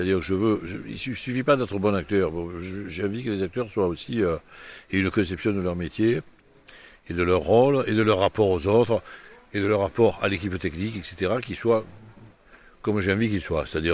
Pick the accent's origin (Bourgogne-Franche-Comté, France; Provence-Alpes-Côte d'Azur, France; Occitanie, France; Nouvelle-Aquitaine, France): Provence-Alpes-Côte d'Azur, France; L'Estaque; born there; Donc moi je l'ai fait chez moi, parce que je suis né à l'Estac.